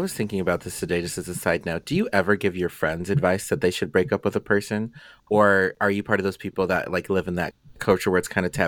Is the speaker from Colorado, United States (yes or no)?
yes; Colorado, United States; cause like I'm from Colorado, like my mom lives in Colorado and stuff like that.